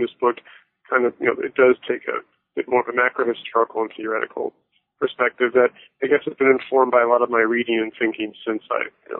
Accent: Florida, United States; also born or lived in Toronto, Canada / England / Bahamas; my family moved all over the place when I was young. I was born in Toronto and moved to England and Bahamas, and I grew up in South Florida. I'm the sort of person who doesn't have a real hometown per se

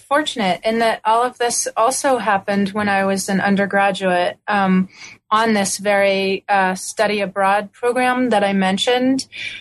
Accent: Boston, Massachusetts, United States; I'm from Boston and pretty far from Tibet or look in eastern Tibet.

